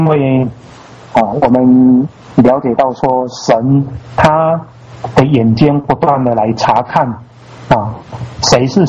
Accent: China; 或者说以我们中国人的认定的这一个糠呢

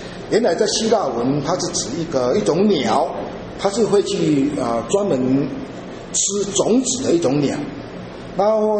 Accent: China; 我们这是我们和我们中国人的观念哈。

